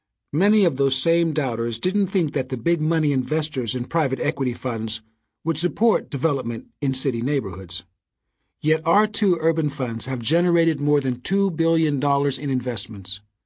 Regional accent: Lansing, Michigan, United States; My father and other entrepreneurs in my hometown, Lansing, Michigan, were my first business role models and mentors.

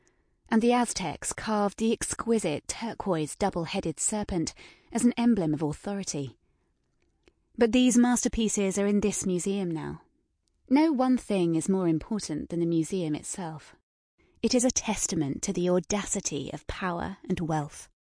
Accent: London, United Kingdom; When I grew up in southeast London in the 1990s

